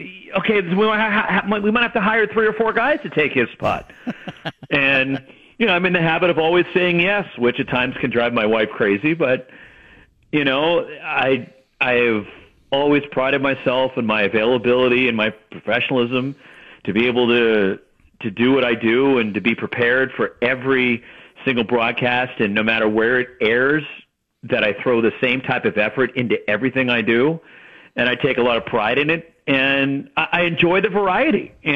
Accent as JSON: {"language": "English", "region": "California", "country": "United States", "tie": "born or raised there", "said": "But you know, growing up in the Bay Area, nobody played hockey."}